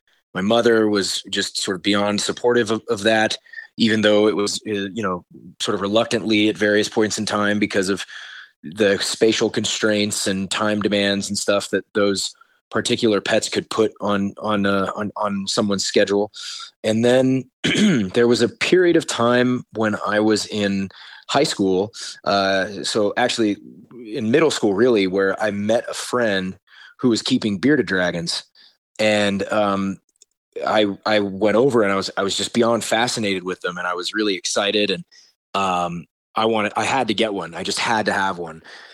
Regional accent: New London, Connecticut, United States; born there; I was born in New London, Connecticut, and my dad was in the Navy, and so that just happens to be where he was stationed when I was born.

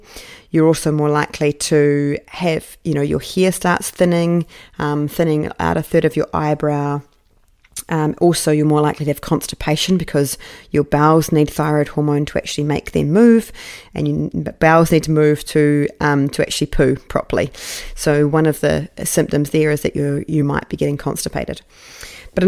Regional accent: New Zealand; I was competing for my home country, New Zealand

